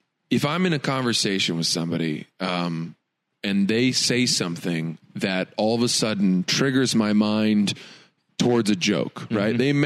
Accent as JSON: {"language": "English", "region": "Maine", "country": "United States", "tie": "born or raised there", "also_born_or_lived": "New Jersey", "said": "My dad started a software company in Maine when I was four. We moved from New Jersey, which is where both my parents are from, and my dad started this software company in Maine."}